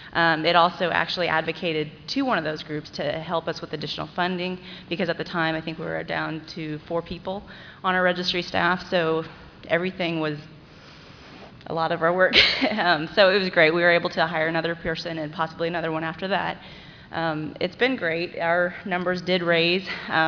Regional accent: Kansas, United States; from Kansas

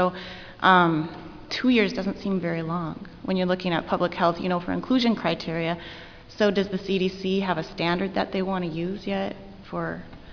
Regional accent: North Dakota, United States; from North Dakota

